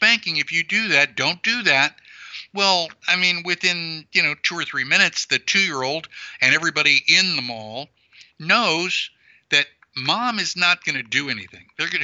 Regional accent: Texas, United States; I come from Texas, and to us, the Alamo is not just a monument to go and visit.

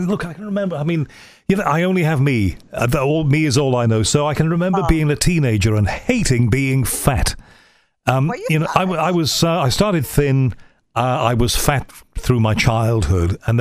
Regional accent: Liverpool, North West England, United Kingdom; I'm from Liverpool, and Glasgow is the same, where, half of my family is Catholic, half of it is Protestant.

